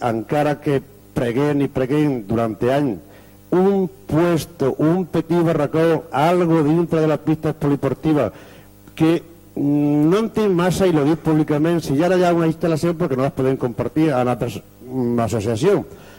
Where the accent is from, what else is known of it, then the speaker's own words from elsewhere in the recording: Almería, Andalusia, Spain; Catalan is a second language; moved away as an adult; also born or lived in Catalonia; jo parlo un català una mica raro, soc d'Almeria, però porto 30 anys a Catalunya i me sento tan català com el primer d'aquesta sala.